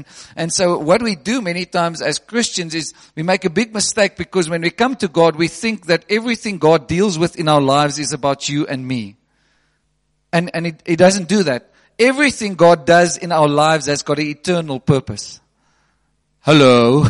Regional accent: Western Cape, South Africa; because I come from the Cape.

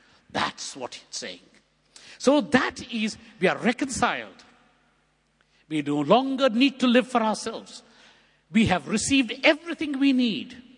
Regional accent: India; You know, I come from India, and we have long epics

